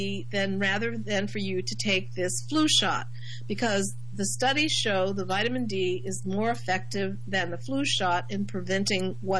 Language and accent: English; Midwest, United States; I'm originally from the Midwest, and in the Mid, there are a lot of, both in Pennsylvania, Ohio, Indiana, and Illinois, there are fairly good-sized populations of Amish.